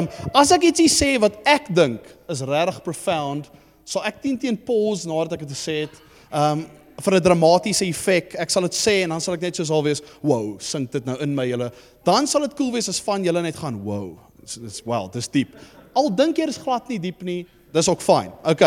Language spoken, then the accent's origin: Afrikaans; Johannesburg, Gauteng, South Africa; now in Cape Town, South Africa; Ek is eintlik van Johannesburg af. Ek is so 2 jaar terug het ek Kaap toe getrek.